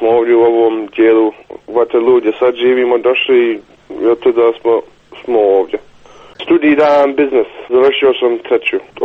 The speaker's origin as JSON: {"language": "Bosnian", "town": "Sarajevo", "region": "Federation of Bosnia and Herzegovina", "country": "Bosnia & Herzegovina", "also_born_or_lived": "Germany", "lives_now": "Kitchener, Canada", "said": "Ja sam tako iz Sarajeva do Njemačke, do Kanade"}